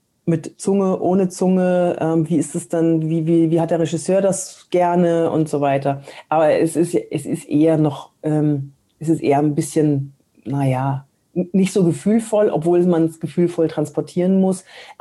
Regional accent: Cologne, North Rhine-Westphalia, Germany; Ich komme aus Köln

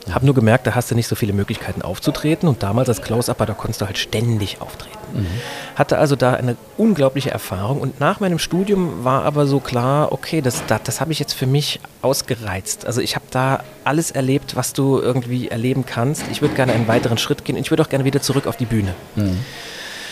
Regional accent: Saarbrücken, Saarland, Germany; Ja, ich komme aus Saarbrücken, bin da aufgewachsen, habe das sehr, sehr genossen, im Saarland groß zu werden

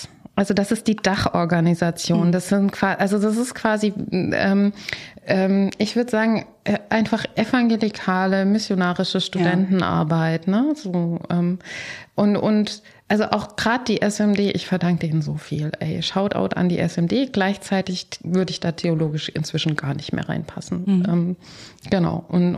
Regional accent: Baden-Württemberg, Germany; Aber ich bin Schwabe. Ich weiß, man hört es nicht. Aber ich komme wirklich aus dem Piet Kong.

